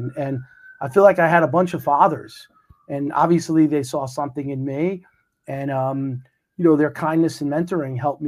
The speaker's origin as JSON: {"language": "English", "town": "New York City", "region": "New York", "country": "United States", "tie": "born or raised there", "said": "So I'm a New Yorker born and bred. I grew up in Brooklyn in a town called Canarsie."}